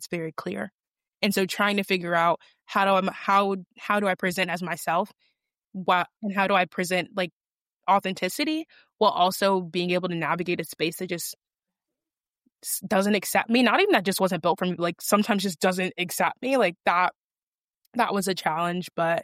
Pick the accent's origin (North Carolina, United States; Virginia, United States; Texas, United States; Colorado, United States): Virginia, United States; Richmond; I'm from Richmond, Virginia, so Duke is not far from me at all. Also grew up with a single mom.